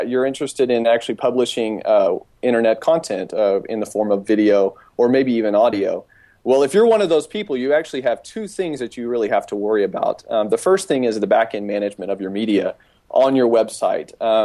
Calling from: Las Colinas, Texas, United States; I'm actually calling from Las Colinas, Texas, which is a suburb of Dallas, Texas. We lovingly call this place Silicon Prairie.

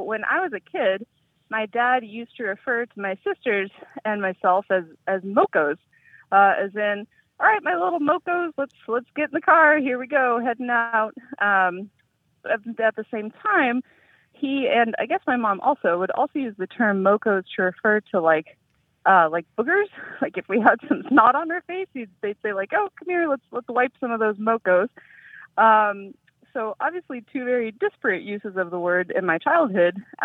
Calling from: Vista, California, United States; I'm calling from Vista, California, North County, San Diego.

